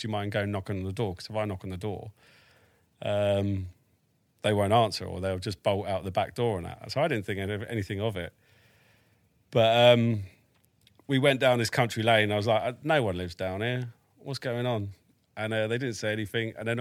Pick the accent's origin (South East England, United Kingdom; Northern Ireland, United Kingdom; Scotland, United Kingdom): South East England, United Kingdom; Crowborough; moved away as an adult; And then I grew up in a town called Crowborough, which is not so far away from there. And lived there till I was pretty much 22 when I went into basic training.